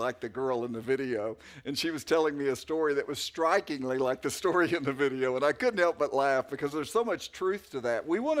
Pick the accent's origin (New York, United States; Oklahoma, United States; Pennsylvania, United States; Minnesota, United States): Oklahoma, United States; I'm from Oklahoma, and we don't have a lot of skyscrapers at that point.